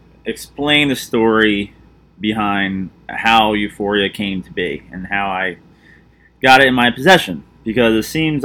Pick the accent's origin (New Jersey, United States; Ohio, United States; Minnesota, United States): New Jersey, United States; It reminds me of what we used to fish growing up in New Jersey, and really enjoy it.